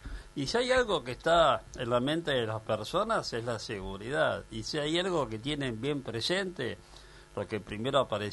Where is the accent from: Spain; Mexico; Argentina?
Argentina; los argentinos estamos orgullosos de cosas tales como nuestro asado, nuestro vino Malbec, nuestras pizzas, nuestros jugadores de fútbol